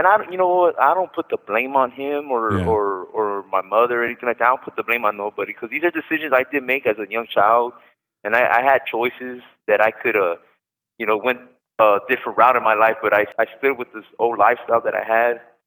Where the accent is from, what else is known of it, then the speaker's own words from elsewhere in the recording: El Monte, California, United States; I grew up in Los Angeles in a town called El Monte.